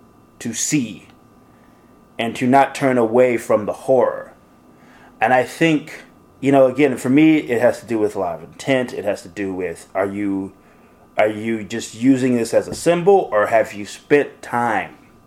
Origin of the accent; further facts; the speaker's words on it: Seattle, Washington, United States; I it's interesting growing up in Seattle when I did, because what I would think about when I think about Seattle is not black, white, but more of a multicultural interaction.